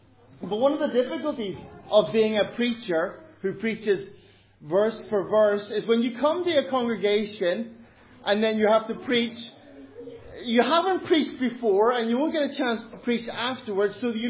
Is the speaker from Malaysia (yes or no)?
no; Ireland; Also, I'm Irish.